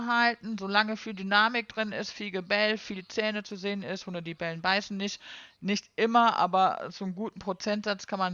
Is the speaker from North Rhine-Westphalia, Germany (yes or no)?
yes; North Rhine-Westphalia, Germany; ich bin ja auch gebürtiger Ruhrpottler